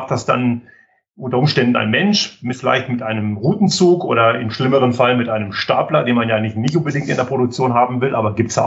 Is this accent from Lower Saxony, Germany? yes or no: yes; Göttingen, Lower Saxony, Germany; now in Tyrol, Austria; Also ich sitze hier zwar physisch in Tirol, aber man hört an meinem Dialekt, dass es kein österreichischer Dialekt ist. Ich bin in Göttingen aufgewachsen. Bin dort mal zur Welt gekommen von Eltern, die aus dem damaligen Jugoslawien nach Deutschland gekommen sind.